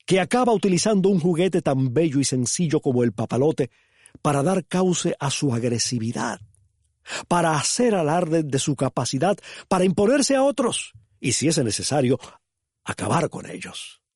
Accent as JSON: {"language": "Spanish", "country": "Cuba", "tie": "born or raised there", "said": "ese recuerdo es el de un papalote o el de varios papalotes sobrevolando los tejados de mi pueblo allá en Cuba."}